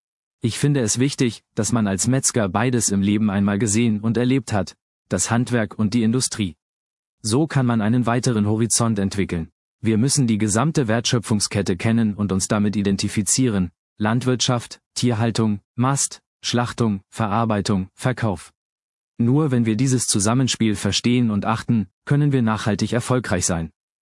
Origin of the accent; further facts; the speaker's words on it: Baden-Württemberg, Germany; Ich bin im Südschwarzwald aufgewachsen, wo Tradition und Qualität großgeschrieben werden.